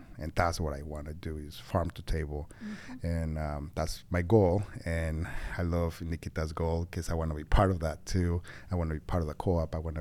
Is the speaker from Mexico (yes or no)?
yes; Mexico; English is a second language; now in United States; I grew up in Mexico.